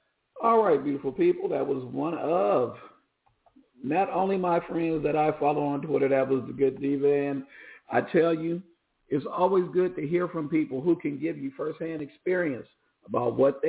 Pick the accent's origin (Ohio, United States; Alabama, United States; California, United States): California, United States; I was raised in Northern California, and I live in Central California.